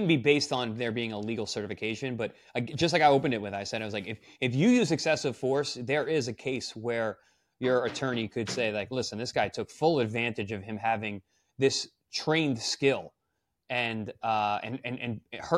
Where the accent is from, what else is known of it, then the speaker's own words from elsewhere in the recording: Huntington, New York, United States; I mean, dude, I'm from Huntington. Annoying. Huntington, Long Island.